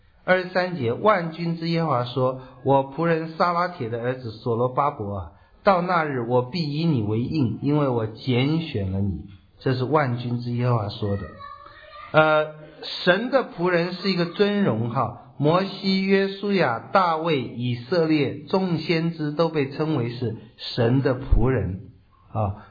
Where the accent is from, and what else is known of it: China